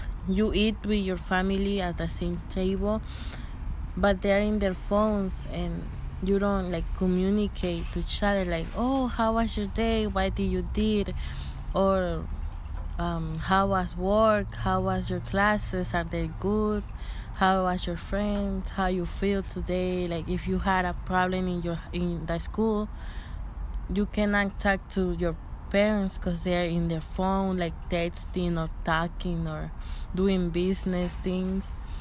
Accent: Mexico; English is a second language; I'm 17 years old and I'm from Mexico.

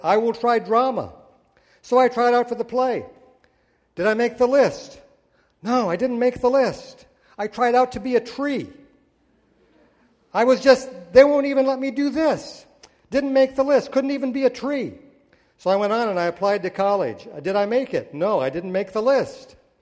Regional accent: Montana, United States; this last 2 weeks, I was back in my hometown in western Montana, and I happened to connect with a couple of old classmates

